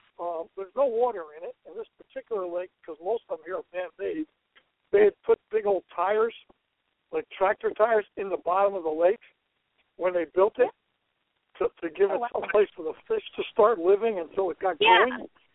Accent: Northeast, United States; Now, normally, see, I grew up in the Northeast, so I was glad to get out here and get away from humidity.

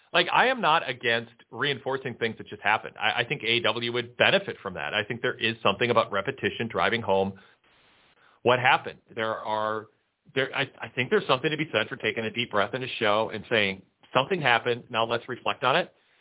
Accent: Jacksonville, Florida, United States; as it was in my hometown of Jacksonville, and I was curious as to if we would see Cody.

